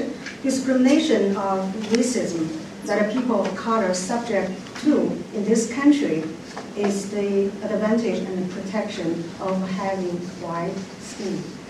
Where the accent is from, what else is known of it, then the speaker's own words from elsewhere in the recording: China; moved away as an adult; now in United States; Having grown up in the People's Republic of China, I left my home country, came to the United States for the purpose of seeking a better life and pursuing a further education.